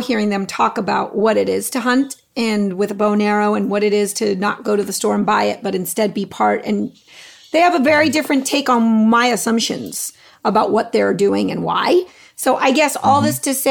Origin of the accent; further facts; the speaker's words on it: Texas, United States; And I'm from Texas. Just wanted to say, you mentioned Texas City. I live, mm-hmm. I'm here in Texas now. I moved back home during the pandemic.